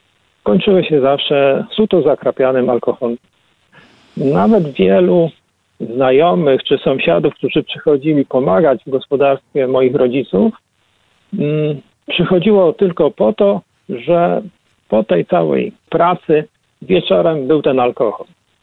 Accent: Łódź Voivodeship, Poland; Mam pochodzenie chłopskie. Zawsze wpisywałem wszędzie właśnie pochodzenie takie. Pochodzę ze wsi, okolice Wielunia, bo województwo kiedyś sieradzkie.

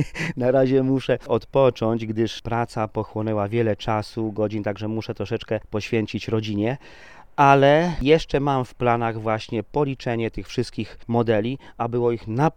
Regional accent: Świdnik, Lublin Voivodeship, Poland; Ja urodziłem się w Lublinie, ale od małych lat mieszkam w Świdniku.

